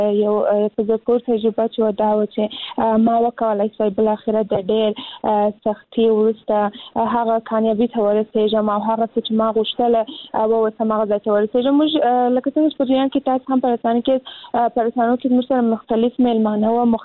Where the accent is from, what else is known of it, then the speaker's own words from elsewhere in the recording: Kandahar, Afghanistan; موږ هم د کندهار ولایت څخه یم